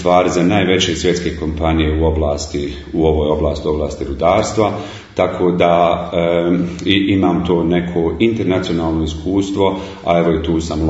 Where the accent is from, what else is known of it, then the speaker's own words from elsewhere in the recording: Sarajevo, Federation of Bosnia and Herzegovina, Bosnia & Herzegovina; now in Australia; rođen i odrastao u Sarajevu, a onda zbog dešavanja u 90-ih godina završio nekako u Australiji